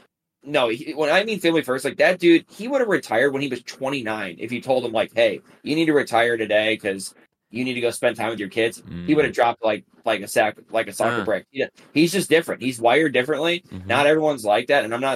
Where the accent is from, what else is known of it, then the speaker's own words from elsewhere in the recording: United States; like I wanted them to win just for like, because it's like I'm American